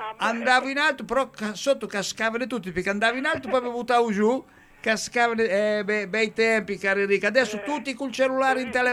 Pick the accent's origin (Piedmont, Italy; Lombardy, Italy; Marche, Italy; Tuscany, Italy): Marche, Italy; Ancona; ho trascorso l'infanzia in Ancona